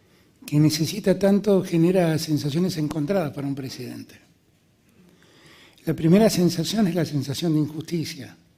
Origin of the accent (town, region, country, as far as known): Argentina